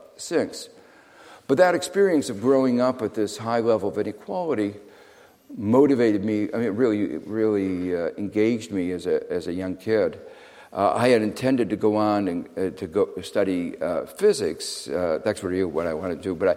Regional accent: Gary, Indiana, United States; I grew up in Gary, Indiana, which is a town on the southern shore of Lake Michigan

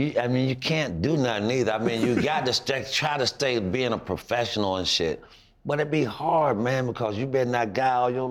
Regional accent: Florida, United States; now in San Antonio, United States; I'm from Florida. I mean, I'm new in this little, I don't know, San Antonio

